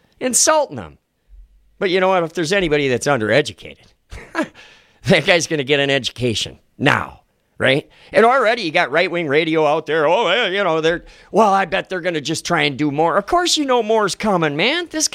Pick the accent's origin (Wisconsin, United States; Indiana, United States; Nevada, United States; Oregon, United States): Wisconsin, United States; Stoughton; We didn't have that many tornadoes growing up in Stoughton.